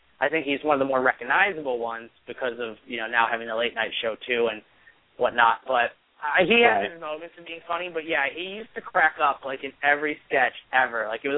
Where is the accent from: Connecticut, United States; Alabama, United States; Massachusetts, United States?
Connecticut, United States; I mean, I grew up in Connecticut. I don't like Boston that much.